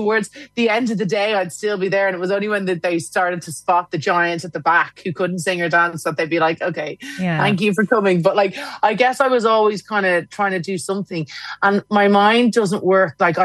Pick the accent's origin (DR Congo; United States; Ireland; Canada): Ireland; now in London, United Kingdom; being Irish, I feel like that, but I don't really, like, I live in London, but home is Ireland. I think home will always be Ireland.